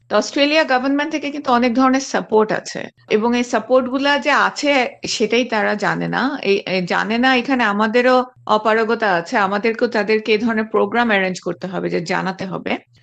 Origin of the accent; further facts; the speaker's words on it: Bangladesh; now in Australia; ধরেন আমি বাংলাদেশ থেকে এসেছি, বাংলাদেশে কি সার্ভিস আছে, এখানে অ্যাবসলুটলি ডিফারেন্ট।